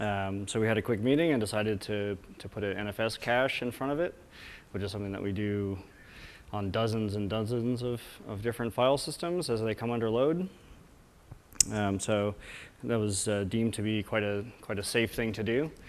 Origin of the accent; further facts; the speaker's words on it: Wellington, New Zealand; I'm here from Wellington, New Zealand. I work at Weta Digital, which is Sir Peter Jackson's visual effects facility.